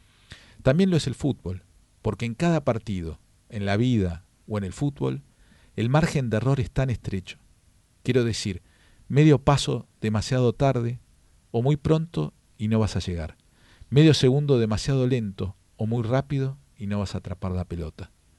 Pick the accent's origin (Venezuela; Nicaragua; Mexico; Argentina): Argentina; veo un poco lo que somos los argentinos y cómo estamos.